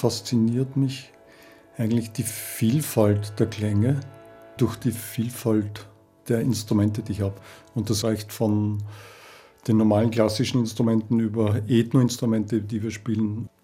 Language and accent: German; Austria; also born or lived in Vienna; Geboren bin ich ja in Wien, aber aufgewachsen bin ich in Orte an der Donau, sehr viel an der Donau gewesen.